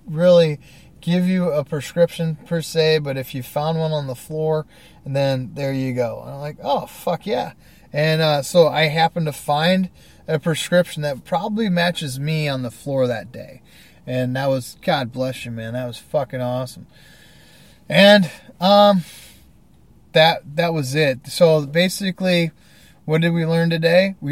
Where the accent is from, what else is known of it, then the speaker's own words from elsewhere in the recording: Ohio, United States; also born or lived in Michigan / Indiana / Virginia / California; And I'm from Ohio, lived around Michigan, Ohio, Indiana, Virginia, and California throughout my life.